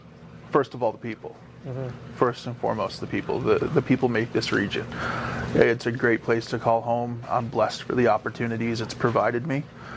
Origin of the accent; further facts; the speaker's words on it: Stephenville, Newfoundland and Labrador, Canada; So I'm from Stephenville.